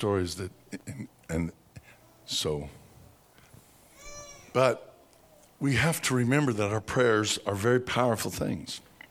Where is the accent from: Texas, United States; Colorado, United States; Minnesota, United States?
Colorado, United States; Pueblo; he was from my hometown of Pueblo, and he was going back to Pueblo